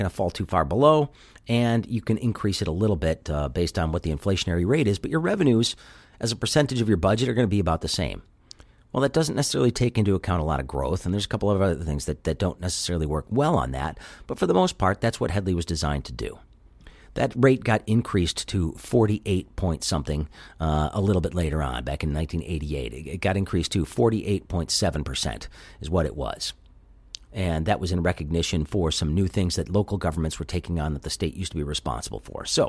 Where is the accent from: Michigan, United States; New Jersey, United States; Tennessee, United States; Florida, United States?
Michigan, United States; Grosse Pointe; The impetus for this for me was watching people in my hometown of Grosse Pointe literally tear each other up on social media